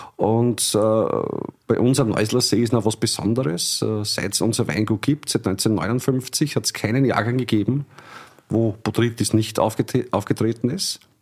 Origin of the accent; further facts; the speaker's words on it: Illmitz, Burgenland, Austria; Also Ilmitz, meine Heimatgemeinde, 2.500 Einwohner